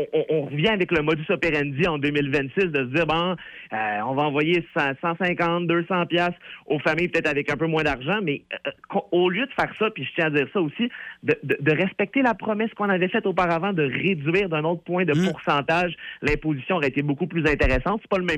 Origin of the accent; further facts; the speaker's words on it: Quebec, Canada; c'est certainement pas ça qu'on a de besoin en tant que Québécois.